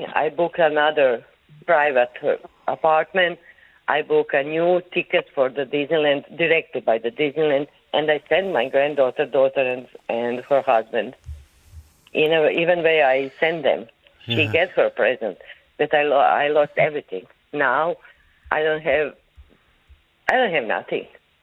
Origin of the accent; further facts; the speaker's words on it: Croatia; English is a second language; Okay, I'm from Croatia.